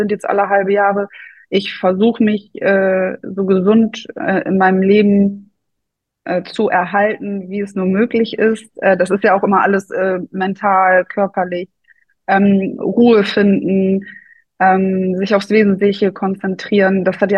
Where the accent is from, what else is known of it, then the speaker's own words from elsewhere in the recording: Germany; Ich bin in der Nähe von Bremen groß geworden.